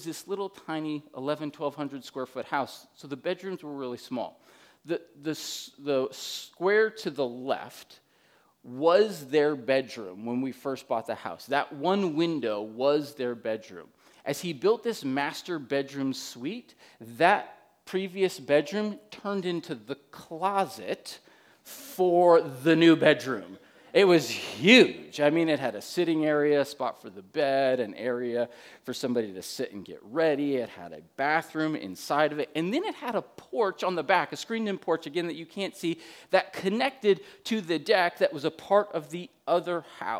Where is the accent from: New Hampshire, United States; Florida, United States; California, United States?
New Hampshire, United States; now in Milwaukee, United States; My parents live in the Milwaukee area with us now, but I grew up in New Hampshire, and this is the New Hampshire house I grew up in.